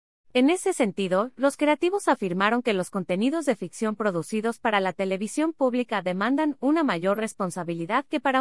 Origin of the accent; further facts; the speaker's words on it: Antioquia, Colombia; me contrataron para hacerlo porque soy paisa.